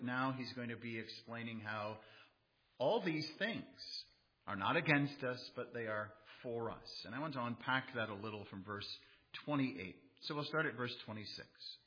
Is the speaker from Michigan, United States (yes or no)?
yes; Grand Rapids, Michigan, United States; I'm from Grand Rapids.